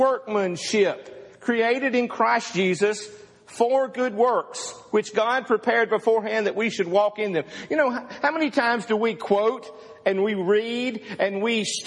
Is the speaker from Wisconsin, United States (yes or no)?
no; Mississippi, United States; just like I'm from Mississippi, and people love to make fun of me for that. But Alan loved Alabama, just like I love Mississippi.